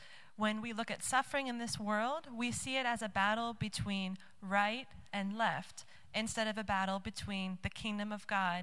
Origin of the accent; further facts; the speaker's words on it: United States; as my home country, the United States, is in the throes of racial segregation and uprising and modern-day lynchings as we speak.